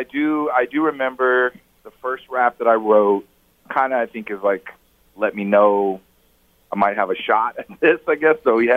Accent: Texas, United States; also born or lived in Ohio; I was born in Ohio, but I was raised in Texas. So that's where I've been at since I was a little kid. I'm glad we moved to Texas.

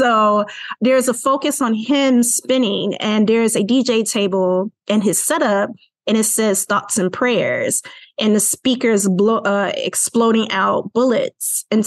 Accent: Chicago, Illinois, United States; I had a lot of anger because I'm from Chicago, Illinois, enough said.

